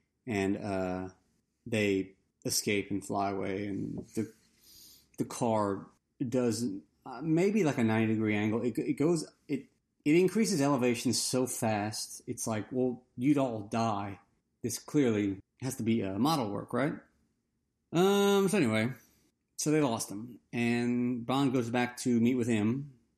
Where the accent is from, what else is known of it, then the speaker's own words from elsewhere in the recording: Louisiana, United States; That kind of person, I'm from Louisiana. Those kind of people don't give a shit about what's going on in Thailand.